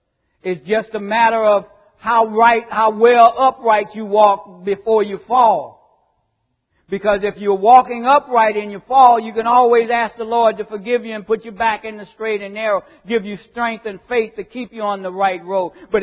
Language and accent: English; the South, United States; I came from the South, and we used to have to walk the dusty roads sometimes to get to, it was a little small church back in the woods